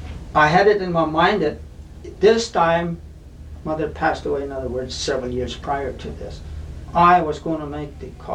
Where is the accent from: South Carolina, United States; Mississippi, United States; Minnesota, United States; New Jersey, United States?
Minnesota, United States; If you're from the Midwest, where I was born and raised, and I was 13 years old, I'm leaving traditional Minnesota country Lutheranism.